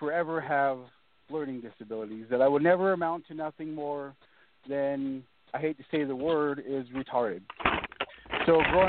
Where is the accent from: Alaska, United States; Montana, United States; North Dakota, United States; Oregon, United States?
Oregon, United States; So, growing up in Oregon due to drinking